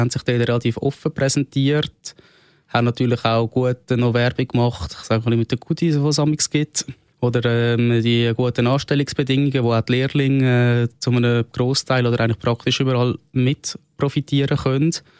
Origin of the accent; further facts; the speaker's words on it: Zurich, Switzerland; Ich bin ein Zürcher, der sehr Informatik interessiert ist.